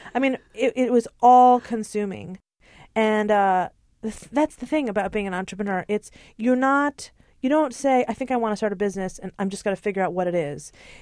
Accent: Hartford, Connecticut, United States; I don't have a famous last name. I'm not a New York kid or socialite. I'm from Hartford, Connecticut. I don't have family here.

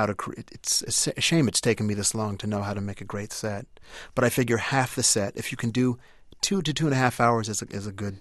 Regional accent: Claremont, California, United States; if there's a kid who's in Nebraska or in my hometown of Claremont or anywhere

